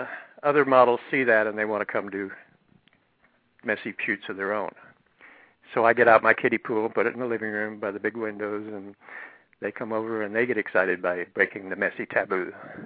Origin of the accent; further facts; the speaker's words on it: the South, United States; I grew up in the South. I was a Southern Baptist kid, so it's probably my early conditioning